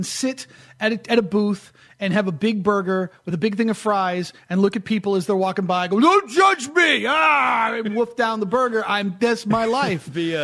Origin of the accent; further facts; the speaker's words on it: New York, United States; And I'll just be like, I'm from New York. This is how I eat my bagel.